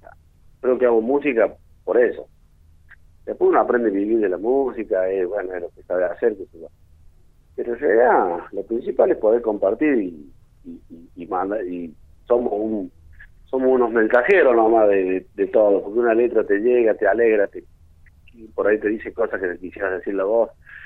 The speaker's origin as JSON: {"language": "Spanish", "country": "Argentina", "said": "pero sos argentino y el folclore lo vas a tener siempre."}